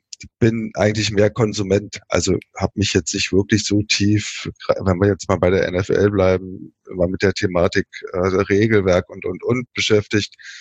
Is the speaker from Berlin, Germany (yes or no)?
yes; Berlin, Germany; Ich bin aus Berlin.